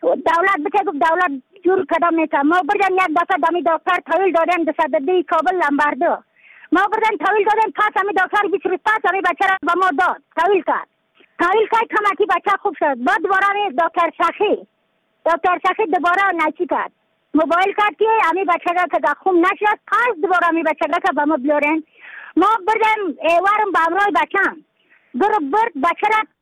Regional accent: Badakhshan, Afghanistan; از بدخشان هستم، مرکز بدخشان، ولسوالی اقل پایان.

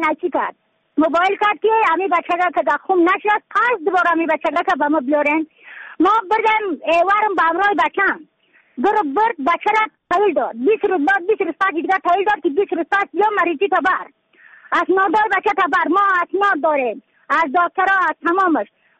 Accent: Yaftal-e Payin, Badakhshan, Afghanistan; از بدخشان هستم، مرکز بدخشان، ولسوالی یفتل پایان، قیره وینگ،

